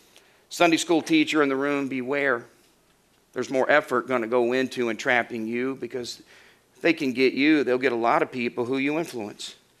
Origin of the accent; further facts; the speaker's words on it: Florida, United States; now in Texas, United States; I remember when I first moved here. Of course, I'm from Florida and we don't have the deer that we have here in Texas.